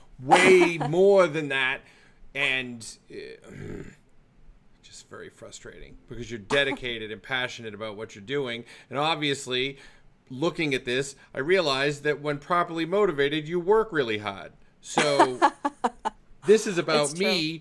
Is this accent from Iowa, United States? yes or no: no; Portland, Maine, United States; Like, so I'm from Portland, Maine.